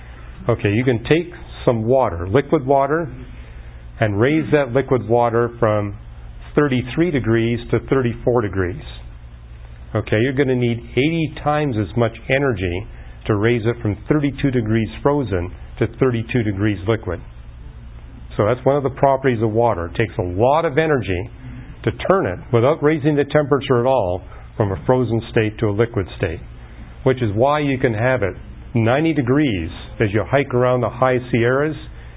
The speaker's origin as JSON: {"language": "English", "country": "Canada", "lives_now": "United States", "said": "it's amazing to me as a Canadian, there's more people living in California than there is in the entire country of Canada."}